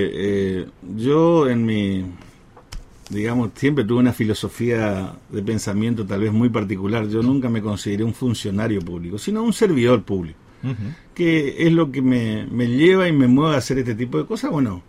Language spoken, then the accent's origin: Spanish; Formosa, Argentina; born there; moved away as an adult; now in Paso de los Libres, Argentina; Yo soy nacido en Formosa y hace 37 años prácticamente que vivo